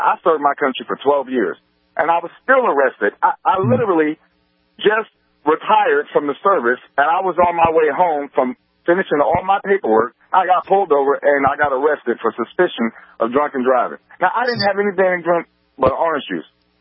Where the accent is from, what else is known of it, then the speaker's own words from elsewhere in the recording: New York City, New York, United States; I'm from New York. I'm a native New Yorker.